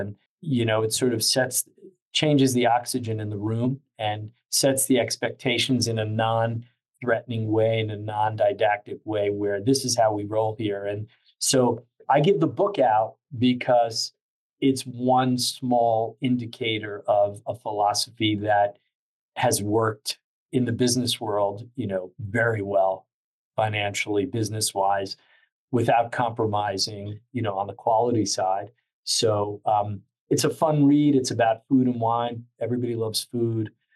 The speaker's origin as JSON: {"language": "English", "region": "New York", "country": "United States", "tie": "born or raised there", "said": "I grew up in New York, in the suburbs of New York. Very simple."}